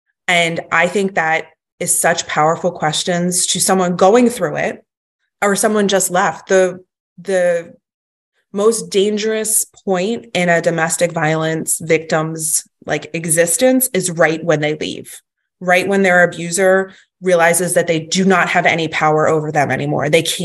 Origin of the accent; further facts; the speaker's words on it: Philadelphia, Pennsylvania, United States; I'm from Philly. I am a strong, independent, smart, don't take crap from anybody type of person.